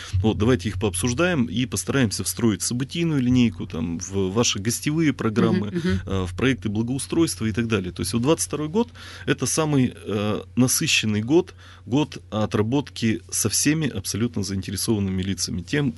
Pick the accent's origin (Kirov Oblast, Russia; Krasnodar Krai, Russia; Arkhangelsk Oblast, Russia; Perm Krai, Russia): Perm Krai, Russia; Perm; я пермяк, коренной пермяк, родился, здесь вырос, никуда не уезжал.